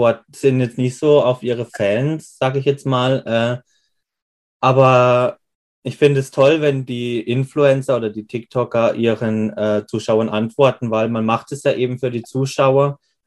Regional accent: Baden-Württemberg, Germany; ich wohne ja, wir kommen ja aus dem Ortenaukreis, das ist ein sehr, wir haben die Stadt Laa, wenn dir das was sagt. Das ist eine sehr russengeprägte Stadt

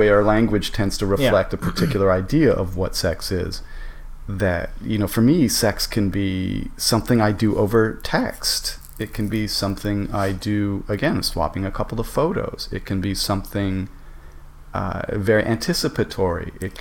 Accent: Toronto, Ontario, Canada; growing up in Toronto, which is the culture here is very, very puritanical. It's very old school Protestant.

